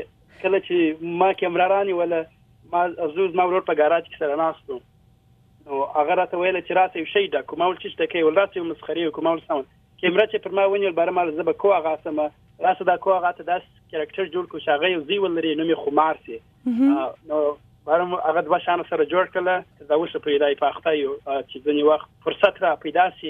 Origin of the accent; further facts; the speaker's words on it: Quetta, Balochistan, Pakistan; now in United States; زه په کوټه کې پیدا سویم. زما مور او پلار چې دي هغوی په کندهار کې پیدا سوي دي.